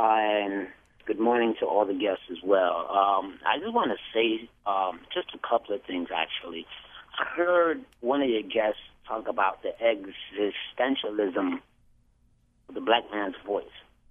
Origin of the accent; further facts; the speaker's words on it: New York, United States; People think that I'm from Africa or from an island because of the way that I talk. But I'm from upstate New York.